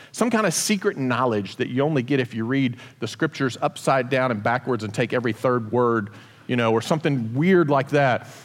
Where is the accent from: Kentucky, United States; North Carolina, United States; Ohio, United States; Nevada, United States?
Kentucky, United States; I grew up in Kentucky. I am authoritative on this subject because of that, okay?